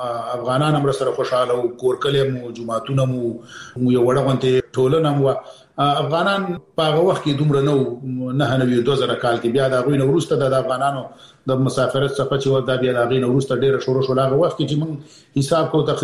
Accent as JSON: {"language": "Pashto", "town": "Peshawar", "region": "Khyber Pakhtunkhwa", "country": "Pakistan", "tie": "born or raised there", "said": "زه پېښور کې د اول سیب نیولې تر 12 پورې مالته درس ویلې دی. نو زه د پېښور سره شاید دی زیات افغانان داسې وي چې دومره بلد نه وي لکه زه چې په پېښور کې څومره بلد دی، او پېښور کې څومره وخت یې کړی دی."}